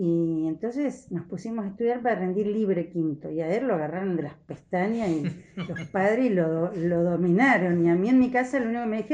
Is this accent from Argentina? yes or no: yes; Concordia, Entre Ríos, Argentina; Nací en Concordia, en Entre Ríos, y vivimos siempre a 15 cuadras más o menos del río